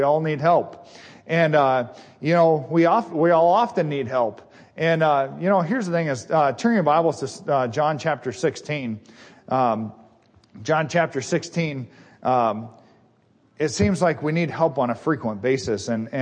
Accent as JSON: {"language": "English", "region": "Washington", "country": "United States", "tie": "born or raised there", "also_born_or_lived": "Montana", "said": "Growing up out west, I was born in Montana and raised in Washington, and my dad always had wild stories about the west"}